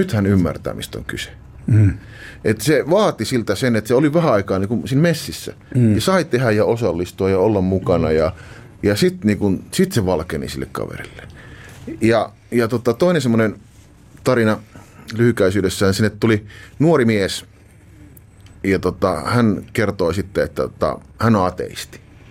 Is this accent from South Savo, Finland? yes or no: yes; Hirvensalmi, South Savo, Finland; mä oon maalta kotoisin Hirvesalmelta